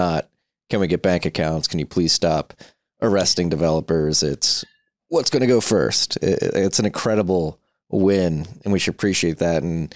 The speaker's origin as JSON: {"language": "English", "country": "United States", "said": "really want it to be clear to people that I, as an American, agree with you."}